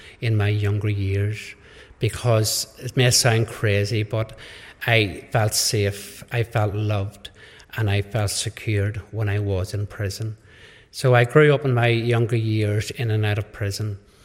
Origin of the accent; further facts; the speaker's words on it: Enniskillen, Northern Ireland, United Kingdom; born there; I came from a Catholic family. I was born in Listenskee near Enniskillen, and as a devoted Catholic back then, I grew up with my family and everybody else. Got four sisters and two brothers.